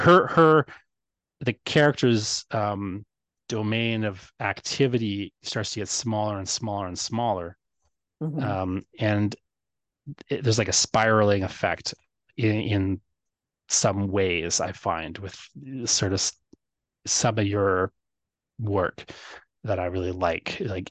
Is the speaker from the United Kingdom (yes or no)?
yes; England, United Kingdom; I'm English and I completely agree.